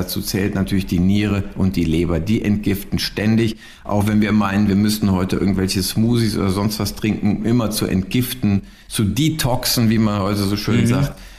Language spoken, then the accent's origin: German; Germany; Damit sind wir Deutsche wirklich Vize-Weltmeister hinter den Finnen.